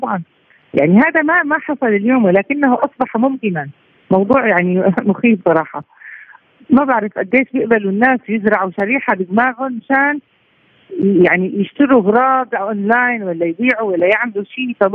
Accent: Syria; نحن عندنا في سوريا كثير مثلا اللي عندهم شلل طرفين سفليين

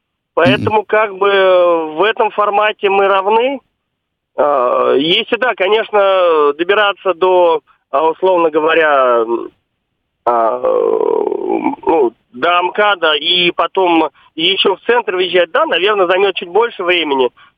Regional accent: Moscow Oblast, Russia; вот я сам из Подмосковья, вот, и живу в частном секторе, а работаю в Москве.

